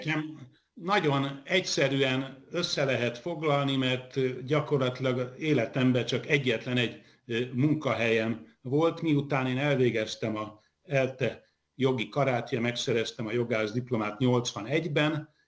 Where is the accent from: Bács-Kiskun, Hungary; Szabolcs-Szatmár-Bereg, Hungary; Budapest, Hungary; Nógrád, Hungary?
Budapest, Hungary; born there; én Budapesten születtem, ahogy mondottam, 57-ben, most már 68-at be is töltöttem. Nekem már a szüleim is Budapesten születtek